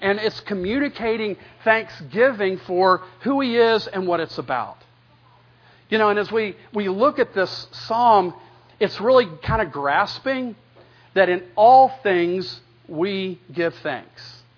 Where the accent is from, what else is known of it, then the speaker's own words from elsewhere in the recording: United States; because I'm an American and I don't bow to anybody.